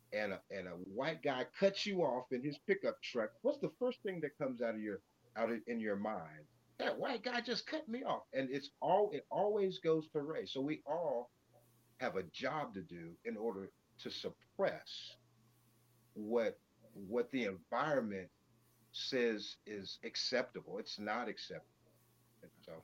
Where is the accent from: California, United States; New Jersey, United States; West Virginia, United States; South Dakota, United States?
California, United States; born there; also born or lived in Texas / Indiana / Turkey; I was born in California, and so that was different, you know? And so we didn't stay there long, but then we ended up in Texas at Lackland. And then when I was about four, we ended up at Grissom in Indiana.